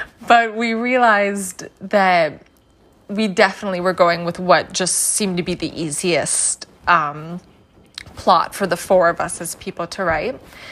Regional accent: United States; just to give you context that I'm from the States

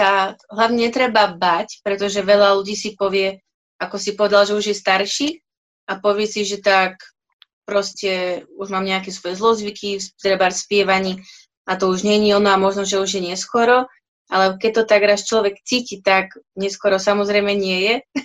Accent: Partizánske, Trenčín Region, Slovakia; ja som z Partizanského

